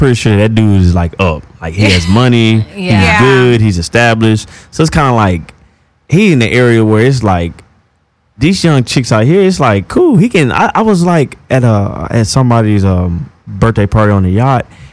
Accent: Houston, Texas, United States; I'm from Texas, so I'm from Houston, Texas, so it's different from, I guess, in LA because in the South

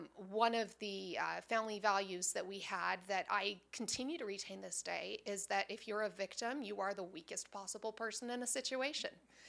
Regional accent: Utah, United States; I was born in Utah and raised for the majority of my life in Utah.

